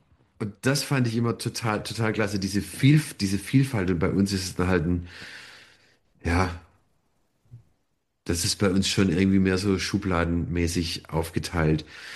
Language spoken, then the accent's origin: German; Baden-Württemberg, Germany; bei uns hier im Enzkreis, da wo ich herkomme